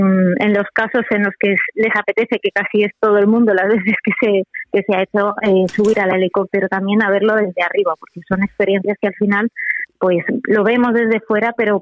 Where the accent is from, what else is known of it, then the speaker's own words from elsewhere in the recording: Valencian Community, Spain; tenemos la oportunidad de como valencianos, que bien has dicho, estar dentro de otros eventos deportivos